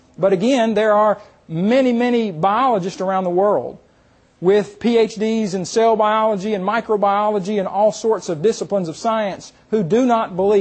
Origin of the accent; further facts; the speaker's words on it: Muskogee, Oklahoma, United States; I was allowed to go back to my hometown of Muskogee, Oklahoma. I don't live there now, but that's where I lived most of my growing up years, from first grade through 12th grade.